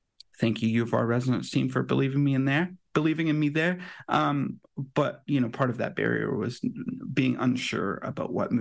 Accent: United Kingdom; born there; I was born in Britain. A lot of my family is British

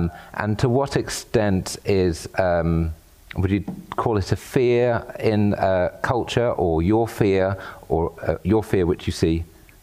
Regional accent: Ipswich, East of England, United Kingdom; born there; I mean, I was born in Ipswich, so...

